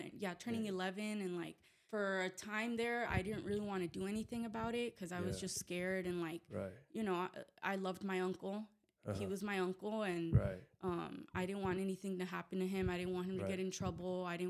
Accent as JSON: {"language": "English", "town": "Vista", "region": "California", "country": "United States", "tie": "born or raised there", "also_born_or_lived": "Oceanside", "said": "Well, I was born in Oceanside, raised in Vista, and I lived there all my life up to like 20."}